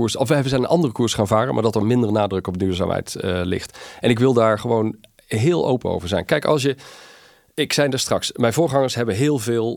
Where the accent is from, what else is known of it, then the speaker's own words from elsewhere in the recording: Netherlands; Dus ik vind het jammer, want ik ben Nederlander.